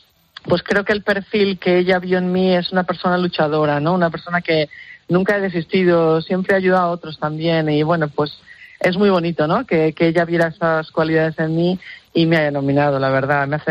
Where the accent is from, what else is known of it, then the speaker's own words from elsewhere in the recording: Salamanca, Castile and León, Spain; moved away as an adult; now in United Kingdom; vine aquí hace 31 años, como tú bien dices, y bueno, pues empecé haciendo una beca de 6 meses, había terminado biología en la Universidad de Salamanca, de donde soy